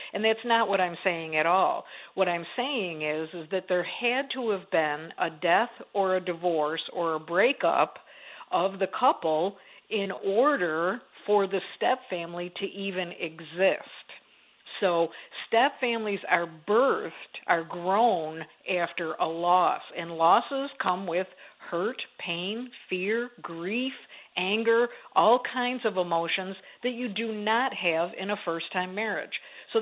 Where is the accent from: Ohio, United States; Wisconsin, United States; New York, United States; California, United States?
New York, United States; I tease about, you know, I grew up in Western New York near Buffalo, New York, and it was pretty cold, similar to what you're experiencing.